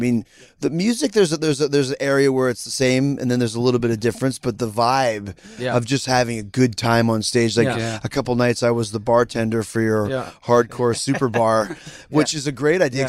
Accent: Canada; for growing up in Canada, where it's very cold

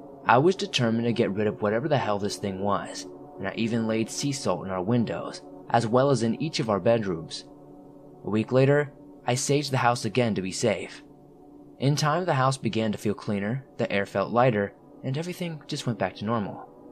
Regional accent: Pittsburgh, Pennsylvania, United States; I am somebody who spends most of their time outdoors, and I'm from Pittsburgh, Pennsylvania.

